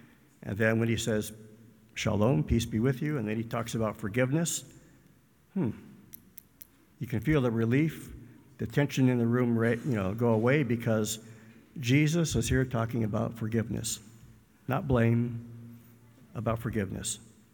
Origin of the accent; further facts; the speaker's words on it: Arizona, United States; Now, growing up in Arizona, I'm more likely to be a descendant of a Wild West outlaw